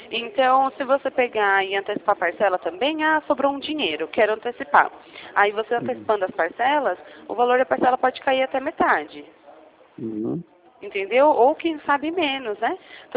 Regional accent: Jundiaí, São Paulo, Brazil; o meu DDD é 11 porque eu sou de Jundiaí, né?

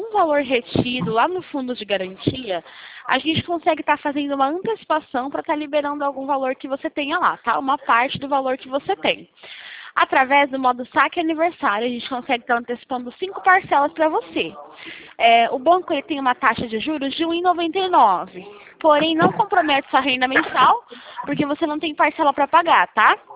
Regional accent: Presidente Prudente, São Paulo, Brazil; Sou daqui de Presidente Prudente

